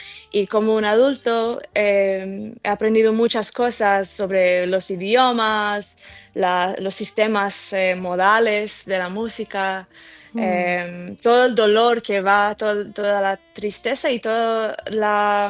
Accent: United States; yo crecí en Estados Unidos, siempre tuve esos sonidos en mi alrededor

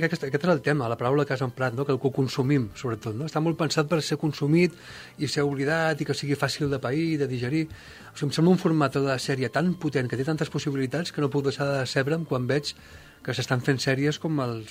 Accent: Banyoles, Catalonia, Spain; els dos som de Banyoles i som del mateix any. Llavors anàvem junts a la guarderia.

